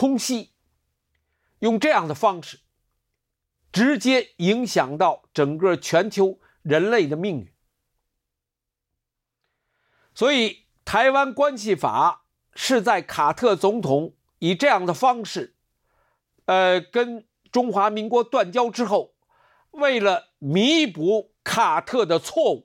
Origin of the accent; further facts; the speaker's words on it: China; 作为大陆人，我第一次听说的，从来没有听说过。